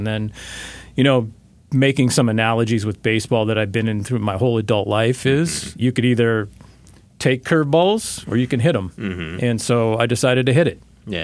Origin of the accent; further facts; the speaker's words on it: Denver, Colorado, United States; Yeah, so when I grew up in Denver, Colorado, and okay. I was in high school. I went to a Jesuit high school